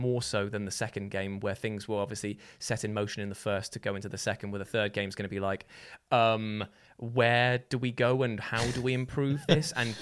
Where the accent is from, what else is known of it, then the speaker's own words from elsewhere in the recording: Newton Abbot, South West England, United Kingdom; I know that on day one, there were people who there used to be in my hometown of Newton Abbott.